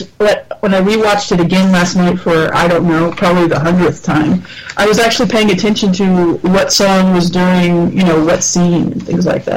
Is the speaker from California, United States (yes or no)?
yes; California, United States; I grew up in Southern California. Not in the San Fernando Valley